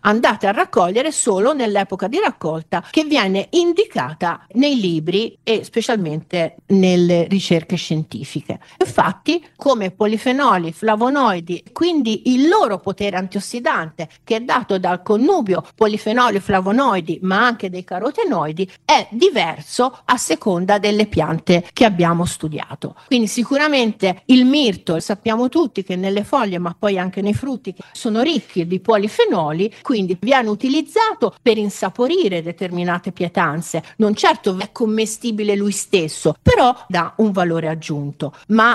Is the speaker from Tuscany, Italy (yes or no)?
yes; Pisa, Tuscany, Italy; ma io sono di Pisa